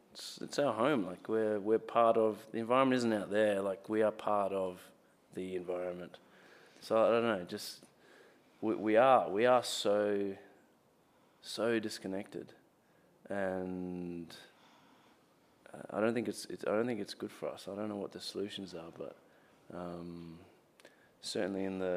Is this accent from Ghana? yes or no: no; Zimbabwe; now in Australia; I guess growing up in Zimbabwe and kind of seeing what politics can look like, I'm one, incredibly grateful for to have the opportunity here